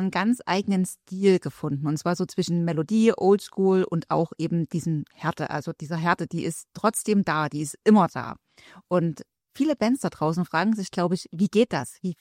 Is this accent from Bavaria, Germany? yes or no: no; Chemnitz, Saxony, Germany; also ich komme ja nun auch aus dem tiefsten Osten der Republik. Ich komme aus Chemnitz